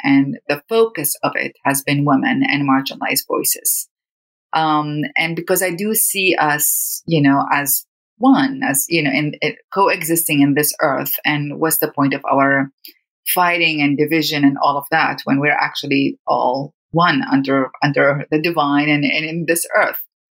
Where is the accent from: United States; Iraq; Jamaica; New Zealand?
Iraq; Growing up in Iraq was a combination of fear. You know, I grew up knowing Saddam Hussein and my family.